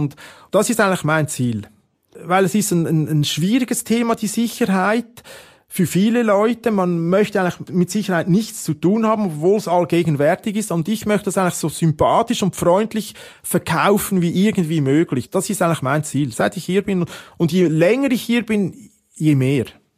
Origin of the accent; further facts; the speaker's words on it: Switzerland; Also ich hätte nie gedacht als Schweizer, dass ich mal in so eine Situation komme.